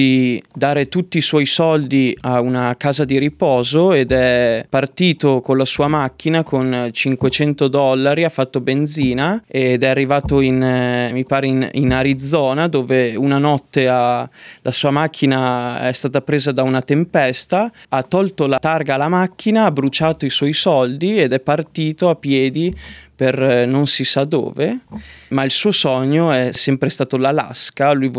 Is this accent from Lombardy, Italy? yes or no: yes; Lombardy, Italy; a Brisbane ho un amico che non vedo da 10 anni, che abitava nel mio paese in provincia di Mantova